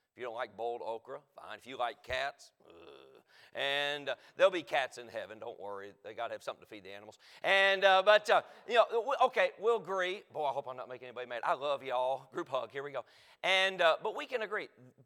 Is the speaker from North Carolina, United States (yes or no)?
yes; North Carolina, United States; I'm from the South, and I'm happy to be from North Carolina. We fry everything, like everything.